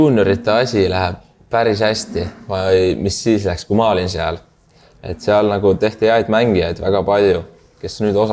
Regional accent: Saare County, Estonia; now in Finland

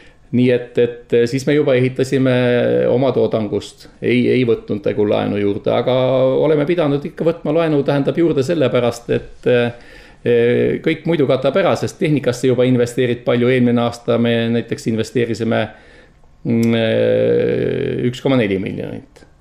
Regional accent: Saare County, Estonia; Eks Saaremaal, ütleme, minu kodukandis

